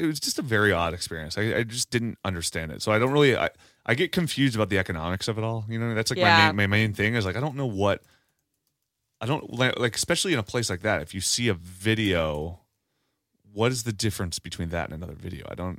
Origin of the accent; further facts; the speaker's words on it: Parkersburg, West Virginia, United States; also born or lived in Marietta, Ohio; when I was back in my hometown of Parkersburg, West Virginia / Marietta, Ohio.